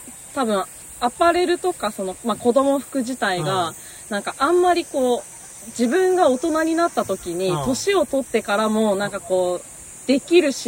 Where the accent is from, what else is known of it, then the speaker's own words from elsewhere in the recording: Tokyo, Japan; そうなんですよ、はあ、もう東京しか見てこなかったんです